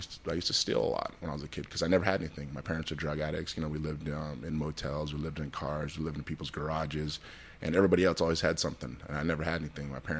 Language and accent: English; Santa Ana, California, United States; I could have been shot as one of my friends were when I grew up in Santa Ana